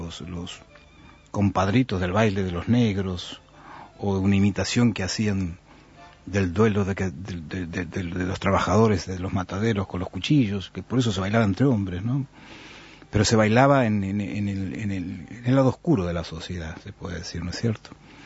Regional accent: Argentina; now in United States; Yo me fui hace 35 años de Argentina. Vivo ya en Estados Unidos hace mucho tiempo.

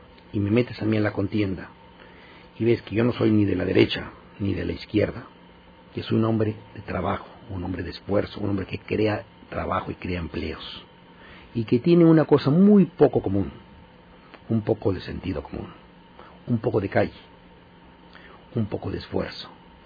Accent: San Diego, California, United States; born there; No nací en Mercy Hospital en San Diego en el año 54.

